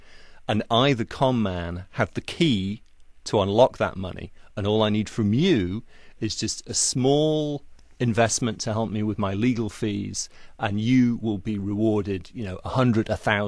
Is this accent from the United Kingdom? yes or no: yes; England, United Kingdom; now in Los Angeles, United States; I'm an English guy, obviously, and one of the things that attracted me about LA when I first came here was, gee, everyone's so up for it